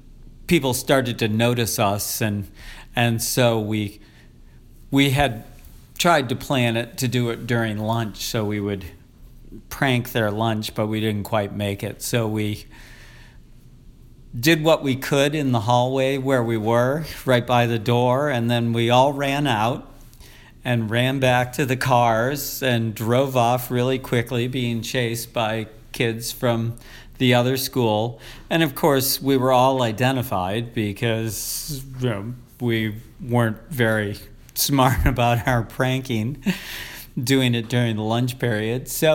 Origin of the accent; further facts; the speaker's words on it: Pittsford, New York, United States; There were two high schools in the town I grew up in Pittsford.